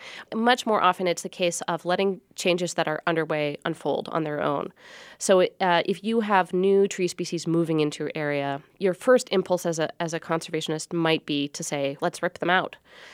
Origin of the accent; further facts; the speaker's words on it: Seattle, Washington, United States; I mean, I grew up in Seattle and I had a very nature-loving childhood that involved a lot of scrubby city parks and kind of empty lots.